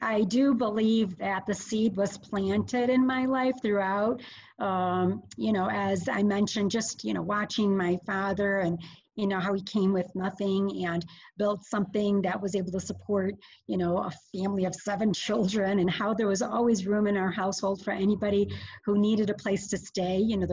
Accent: Chicago, Illinois, United States; Okay, well, I hail from the Chicago's Little Village community. My family is immigrated from Mexico in the early 60s.

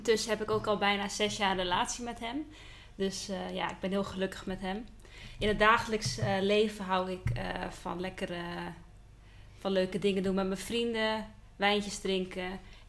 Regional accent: Emmen, Drenthe, Netherlands; moved away as an adult; also born or lived in Haarlem; now in Amsterdam, Netherlands; Ik ben 26 jaar. Ik kom uit Drenthe, uit Emmen. Ik heb daar een hele fijne jeugd gehad. Mijn ouders wonen daar nog steeds. Toen ik 19 was, ben ik verhuisd naar Haarlem. Daar heb ik 2 jaar gewoond. Op mijn 21ste ben ik verhuisd naar Amsterdam.

